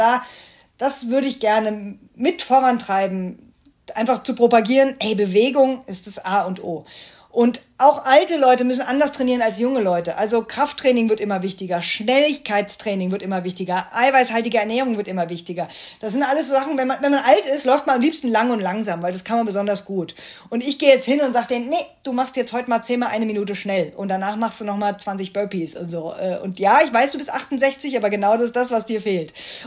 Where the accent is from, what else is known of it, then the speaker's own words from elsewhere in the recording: Hesse, Germany; ich komme aus dem Rhein-Main-Gebiet